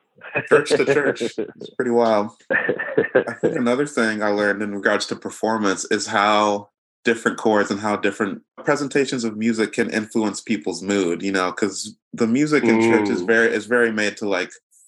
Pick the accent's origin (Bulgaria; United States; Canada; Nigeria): Nigeria; Both my parents are pastors and I'm Nigerian and like pretty much most Nigerian culture, it's like religion and spirituality is like ingrained into the culture.